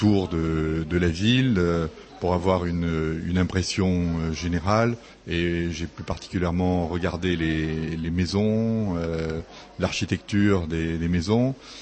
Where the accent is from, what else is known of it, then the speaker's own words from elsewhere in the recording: Limoges, Nouvelle-Aquitaine, France; je viens de Limoges et je suis en République tchèque pour une semaine.